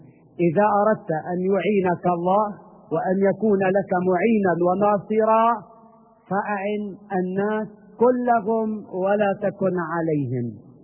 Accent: Syria; إنه يليق بنا كسوريين، وهكذا نحن السوريين

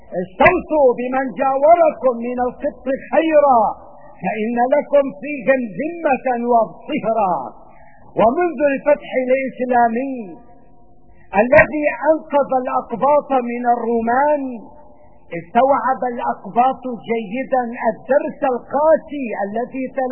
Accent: Syria; والواجب علينا جميعا كسوريين

